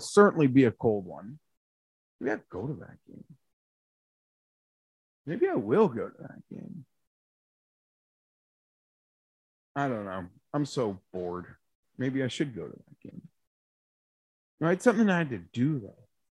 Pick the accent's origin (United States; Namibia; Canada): Canada; For perspective, understand I'm a Canadian who works in Celsius